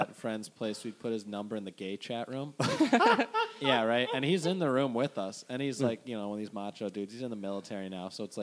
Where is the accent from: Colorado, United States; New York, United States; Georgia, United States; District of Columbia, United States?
District of Columbia, United States; Washington; I'm an up north kid.